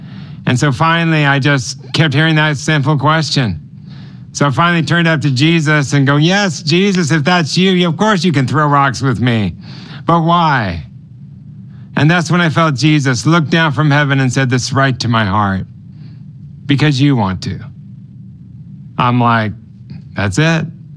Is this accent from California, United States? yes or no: yes; Los Angeles, California, United States; I grew up in Los Angeles, and my parents were from Europe. My dad was Swiss, mother was Swedish, and they actually met in Los Angeles